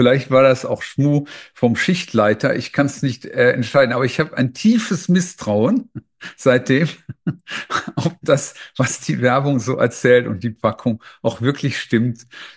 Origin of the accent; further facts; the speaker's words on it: Kleve, North Rhine-Westphalia, Germany; Am Niederrhein in Kleve, dicht an der holländischen Grenze.